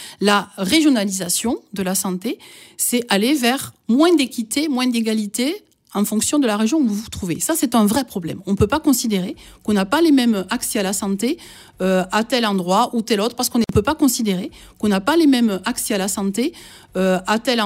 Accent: Occitanie, France; je vous disais que j'étais ariégeoise

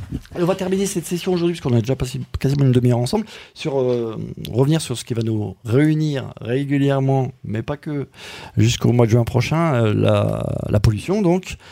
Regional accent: Paris, Île-de-France, France; Moi, je suis parisien à la base, donc excusez-moi.

